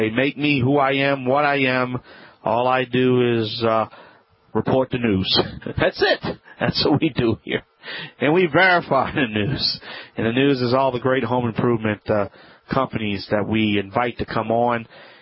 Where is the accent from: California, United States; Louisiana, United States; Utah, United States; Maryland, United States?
Louisiana, United States; from the Bayou Land.